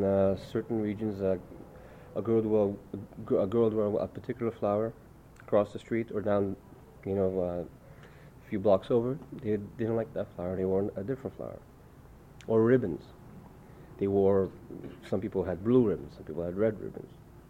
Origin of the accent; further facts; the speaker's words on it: Montreal, Quebec, Canada; No, I grew up here. I was born in Canada, actually, and my whole background is Polish.